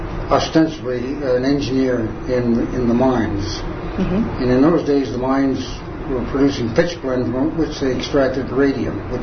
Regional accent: Naturita, Colorado, United States; also born or lived in Denver; So I was born in Denver. But shortly after being born, I was taken down to southwestern Colorado, to Natarita.

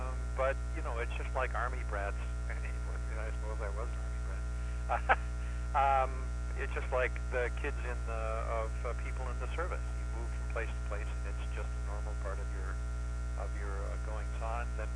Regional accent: Fort William, Ontario, Canada; now in United States; but certainly from early childhood, Fort Willia

